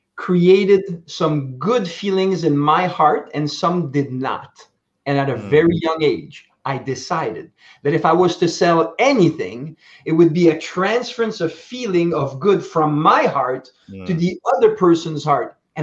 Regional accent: Canada; I'm a Canadian champion in Taekwondo.

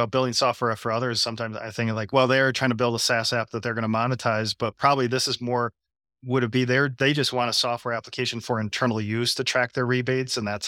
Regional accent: Midwest, United States; because I come from the Midwest in the US and you'd see all these, small manufacturers throughout the Midwest.

